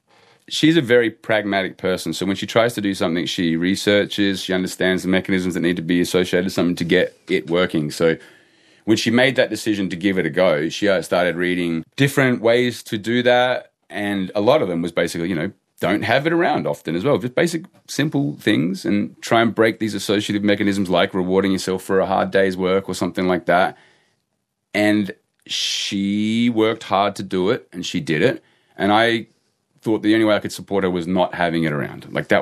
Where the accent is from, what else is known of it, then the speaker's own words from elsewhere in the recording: Wales, United Kingdom; oh, I'm from South Wales